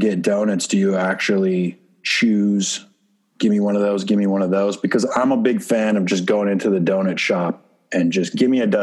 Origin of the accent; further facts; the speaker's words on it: Oregon, United States; also born or lived in California; I also grew up with Winchell's because my parents grew up in Southern California, and I grew up here and in Oregon